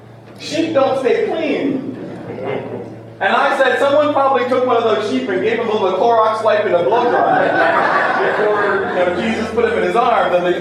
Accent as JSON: {"language": "English", "country": "Barbados", "tie": "born or raised there", "said": "So one of the things you've probably heard about me is I grew up in Barbados."}